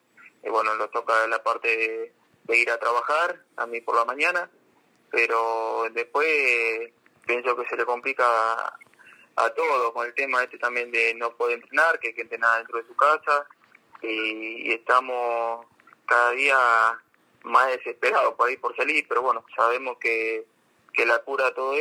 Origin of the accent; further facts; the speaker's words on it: La Plata, Buenos Aires Province, Argentina; Bueno, yo vengo proveniente de la ciudad de La Plata.